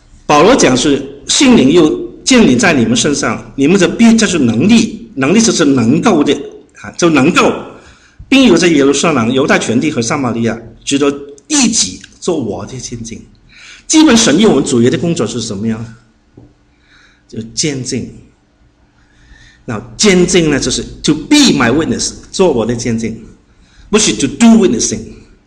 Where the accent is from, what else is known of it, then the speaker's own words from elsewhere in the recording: Hong Kong; 就是他鼓励我们香港人讲普通话啊，因为香港人呢，我们一般来讲呢就不喜欢讲普通话的